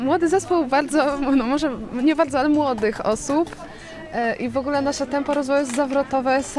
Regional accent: Lublin Voivodeship, Poland; Ja na przykład się do takich osób zaliczam. Pochodzę ze wschodniej Lubelszczyzny, więc to też roztocze jest mi bardzo bliskie.

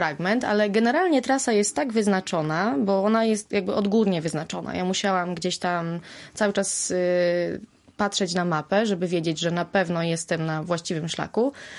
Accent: Stare Sioło, Subcarpathian Voivodeship, Poland; also born or lived in Lubaczów; Urodziłam się w Lubaczowie, natomiast wychowywałam się w takiej małej wiosce, Stare Sioło.

